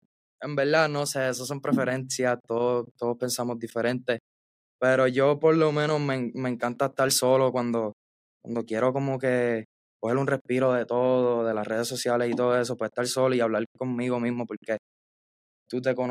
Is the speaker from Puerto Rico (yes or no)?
yes; Guayama, Puerto Rico; Yo soy de Puerto Rico, Guayama, Puerto Rico.